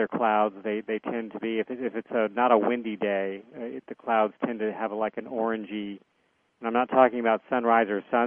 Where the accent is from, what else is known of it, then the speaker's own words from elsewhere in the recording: Florida, United States; Like when I grew up in Central Florida, it was, you know, you go out on a winter day and it'll be beautifully clear blue